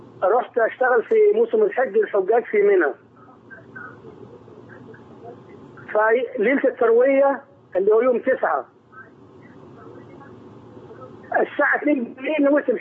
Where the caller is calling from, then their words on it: Saudi Arabia; يا عم الشيخ، أنا بكلمك من السعودية